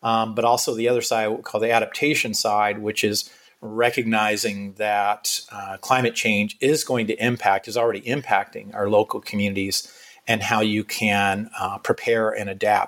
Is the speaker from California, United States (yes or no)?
no; Florida, United States; if back in my home state of Florida, we're obviously concerned about hurricanes.